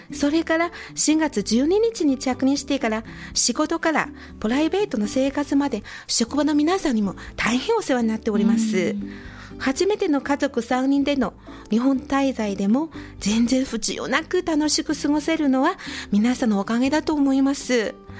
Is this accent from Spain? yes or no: no; Northeast China, China; Japanese is a second language; で私はあの東北三省の出身で、うん、やっぱり東北地方の郷土料理が一番得意なんですね。